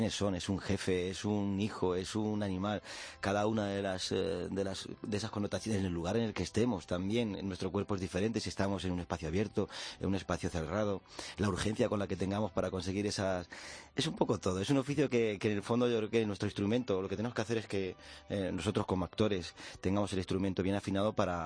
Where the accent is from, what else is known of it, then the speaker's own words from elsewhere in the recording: Sonseca, Castilla-La Mancha, Spain; y vinieron a mi pueblo, Sonseca, tengo que decirlo.